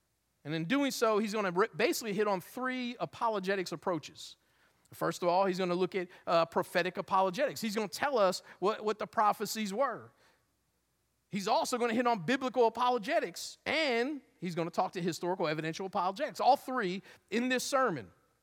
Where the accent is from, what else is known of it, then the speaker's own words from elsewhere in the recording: New Jersey, United States; You know, in 1981, I was in the seventh grade, and I grew up in South Jersey.